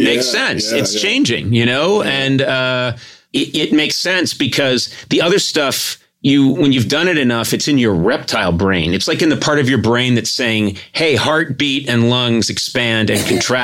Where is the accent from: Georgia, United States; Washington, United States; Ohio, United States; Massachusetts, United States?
Massachusetts, United States; Boston; we're from Boston, right? And you know the Red Sox are our team, right?